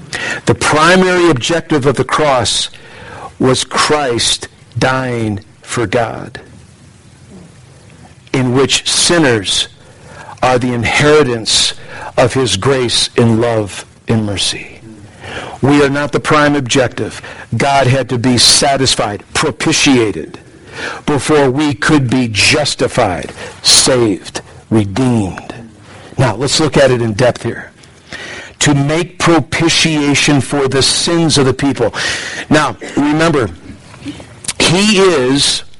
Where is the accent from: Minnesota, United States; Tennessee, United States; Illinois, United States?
Illinois, United States; Wheaton; Again, growing up in Wheaton, when the Lord got a hold of my life as a 17-year-old in high school